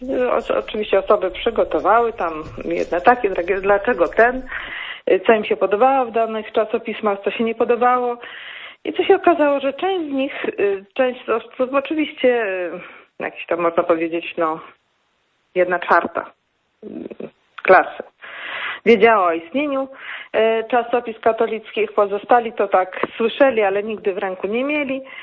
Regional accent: central Poland, Poland; Już to ja jestem z Polski Centralnej

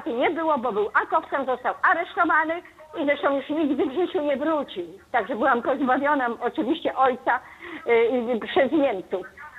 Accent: Starachowice, Świętokrzyskie Voivodeship, Poland; Ja jestem ze Starachowic.

